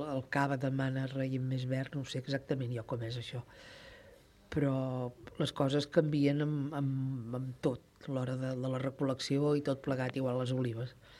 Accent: Sant Jaume, Catalonia, Spain; nosaltres som de Sant Jaume, vivíem a Sant Jaume, però teníem les vinyes a Lligamosques

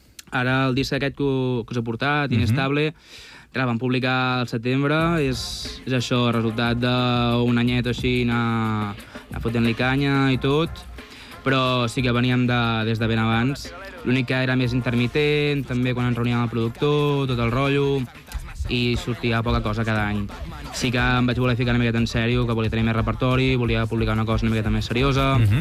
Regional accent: Santa Fe del Penedès, Catalonia, Spain; jo soc de Santa Fe del Penedès. Aquí ben a propet.

